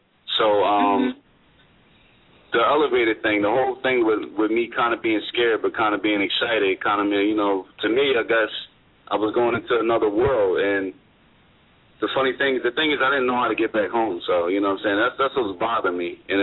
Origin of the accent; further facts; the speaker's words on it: Philadelphia, Pennsylvania, United States; I'm sorry … I'm from Philly.